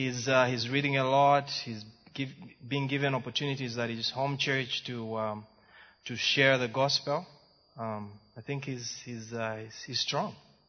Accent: Ndola, Copperbelt, Zambia; I was born in Dola all my life. All I knew was Dola.

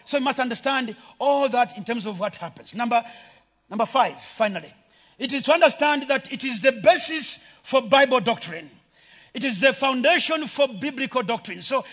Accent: Eastern Province, Zambia; English is a second language; I am Nsenga from Eastern Province.

